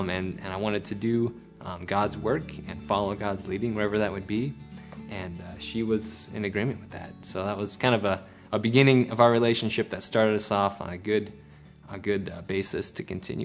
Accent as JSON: {"language": "English", "country": "Cameroon", "tie": "born or raised there", "said": "And I grew up in Cameroon, West Africa. My parents were missionaries."}